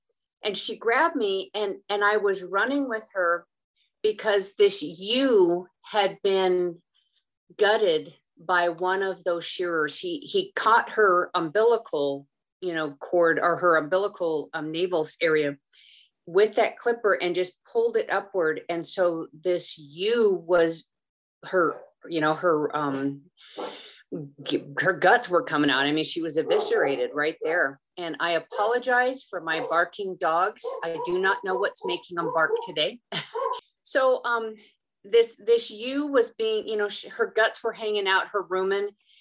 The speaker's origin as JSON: {"language": "English", "town": "Laguna", "region": "New Mexico", "country": "United States", "also_born_or_lived": "Arizona", "said": "I was born on the Navajo Nation out in Northern Arizona. But I spent my whole life on reservations. I'm from the Pueblo of Laguna, which is in north central New Mexico"}